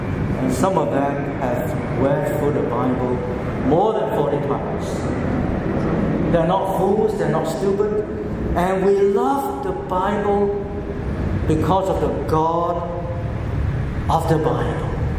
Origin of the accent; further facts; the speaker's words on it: Hong Kong; moved away; I grew up in church in Hong Kong